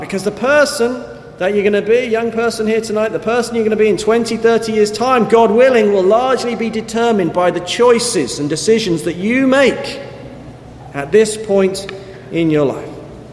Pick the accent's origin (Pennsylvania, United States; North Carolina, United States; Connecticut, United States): Connecticut, United States; New Haven; I come from New Haven. We've got a college there named after him.